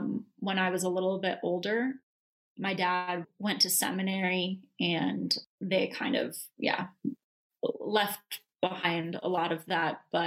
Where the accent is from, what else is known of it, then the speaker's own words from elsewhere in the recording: California, United States; I'm from California, so, you know, there's that.